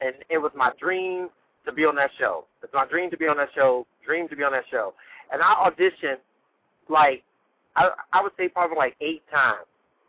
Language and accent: English; Washington, District of Columbia, United States; growing up in Southeast Anacostia back when I was living there.